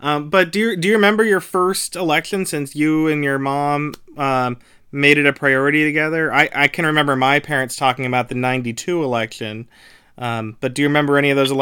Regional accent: Pennsylvania, United States; I'm from Western PA, originally.

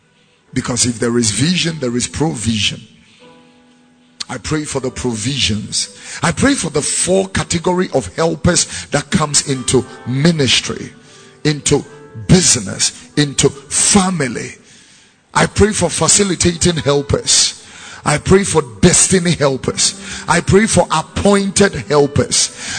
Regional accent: Abeka, Greater Accra, Ghana; also born or lived in Tesano, Ghana; I was born in Tesano. I grew up in Fadama and Abeka. I have been a Muslim before.

